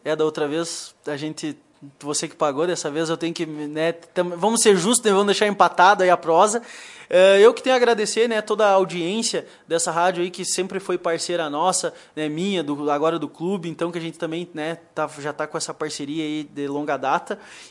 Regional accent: Santiago, Rio Grande do Sul, Brazil; now in Lagoa Vermelha, Brazil; Então, eu não nasci em Lagoa, eu sou de Santiago, do Boqueirão, né? Então, terra da mulher bonita e do homem bem bom.

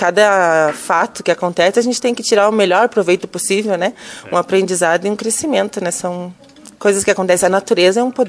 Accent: Hulha Negra, Rio Grande do Sul, Brazil; Eu sou natural de Hulha Negra, uma cidadezinha a 30 quilômetros de Bagé, lá na fronteira com o Uruguai.

